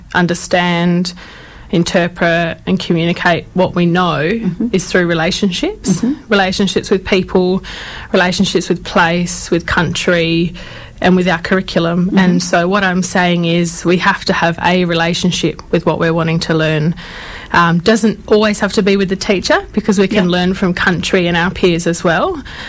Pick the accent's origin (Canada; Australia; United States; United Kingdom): Australia; Middle Swan, Western Australia; I was actually born and raised on Whadjuk country of the Noongar Nation, born just not far from here in Middle Swan. My family come from Mount Isa in Queensland, so I'm a proud Kalkadoon woman.